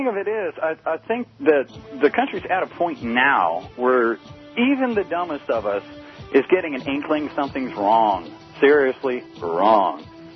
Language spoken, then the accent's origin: English; Lynchburg, Virginia, United States; I'm originally from Lynchburg, Virginia.